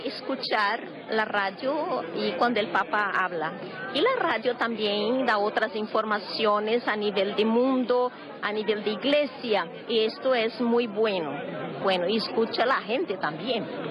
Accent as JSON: {"language": "Spanish", "country": "Colombia", "said": "Yo vengo de Colombia, de la Casa Generalicia."}